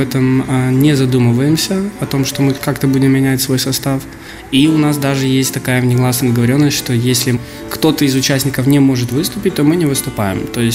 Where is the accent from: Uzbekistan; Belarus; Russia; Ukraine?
Ukraine; Я украинец.